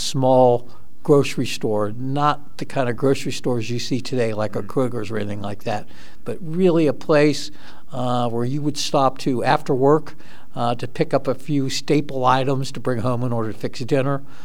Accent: Dayton, Ohio, United States; I grew up in Dayton, Ohio. Lived in a house a couple miles north of downtown Dayton, and very familiar with the arcade.

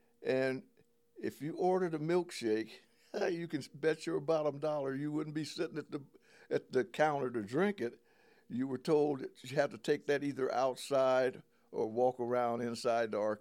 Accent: Dayton, Ohio, United States; Born and raised right here in Dayton, Ohio.

